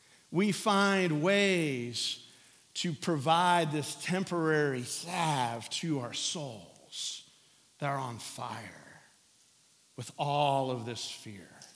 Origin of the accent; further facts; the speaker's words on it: Midwest, United States; I grew up in the Midwest.